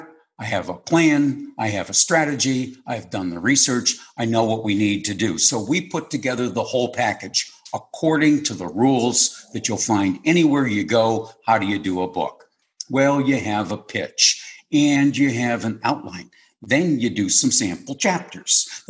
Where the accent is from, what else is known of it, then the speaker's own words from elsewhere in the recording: Michigan, United States; Because I'm from Michigan.